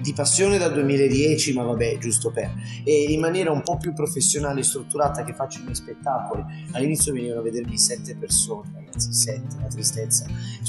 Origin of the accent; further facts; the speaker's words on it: Lodi, Lombardy, Italy; io sono di Lodi, prima di questi grandi tour ero a Lodi, ora sono a Lodi, sarò a Lodi